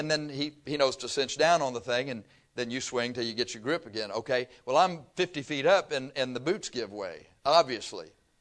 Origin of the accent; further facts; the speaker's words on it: Texas, United States; Okay, well, I'm from Texas. Flatland.